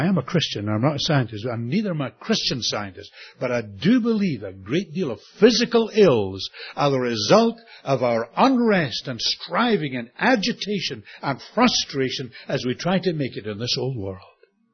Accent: Scotland, United Kingdom; Boy, wouldn't that have saved us a lot of money, being a Scot?

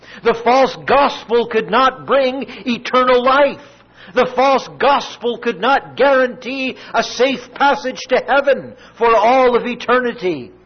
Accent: Canada; Now, you know that I come from Canada, probably.

